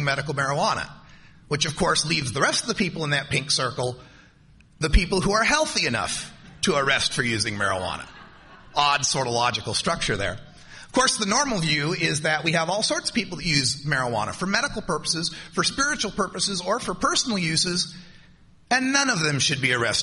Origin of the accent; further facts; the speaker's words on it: Idaho, United States; I'm from Idaho.